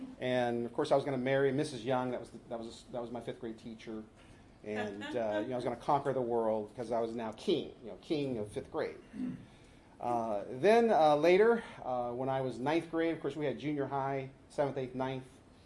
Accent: Nashville, Tennessee, United States; born there; moved away; I was born in Tennessee, born in Nashville, Tennessee, so that kind of helps at events like this, you know, connect with people from the South. And my father was a school teacher and moved us to the Northwest back in 1963.

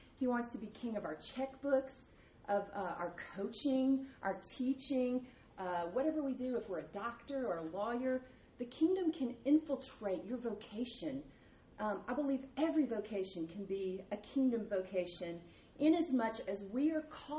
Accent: Nashville, Tennessee, United States; But I'm from Nashville, Tennessee. I grew up in the music business.

